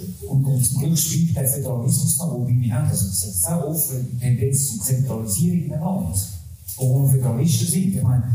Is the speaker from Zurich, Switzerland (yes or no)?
yes; Zurich, Switzerland; auch als Zürcher, als Stadtzürcher sogar.